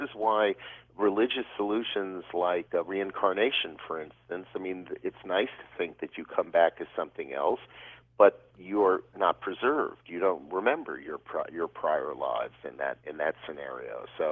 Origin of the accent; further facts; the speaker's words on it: Highland Park, Illinois, United States; also born or lived in New York; I was born in New York, but I grew up in a little place called Highland Park, Illinois.